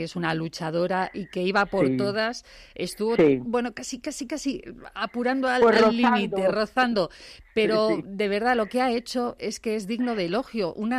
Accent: Spain; me siento yo bastante como cualquier español orgulloso

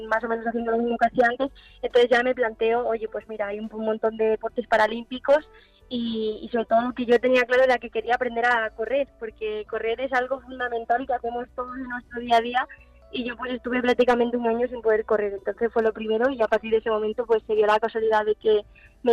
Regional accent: Galicia, Spain; now in Madrid, Spain; yo me tuve que quedar en Madrid, aunque yo soy gallega, pero como estoy aquí viviendo por los entrenamientos y por las clases de la universidad, pues me quedé en Madrid.

